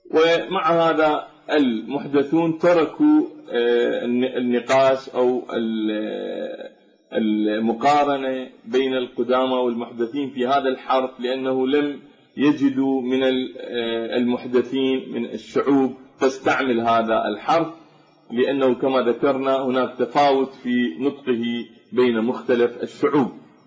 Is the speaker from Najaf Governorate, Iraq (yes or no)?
yes; Najaf, Najaf Governorate, Iraq; عندنا في النجف الأشرف ينطقون العلماء ومن تابعهم ينطقون الضاد بالنطق العربي الفصيح